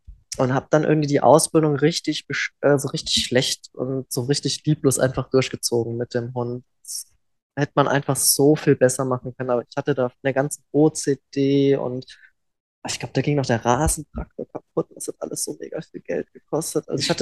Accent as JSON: {"language": "German", "town": "Reimsbach", "region": "Saarland", "country": "Germany", "said": "bei uns in Reimsbach im Saarland"}